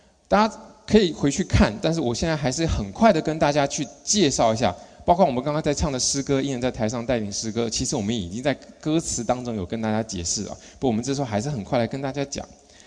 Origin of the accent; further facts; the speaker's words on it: China; 我们讲我们中国人嘛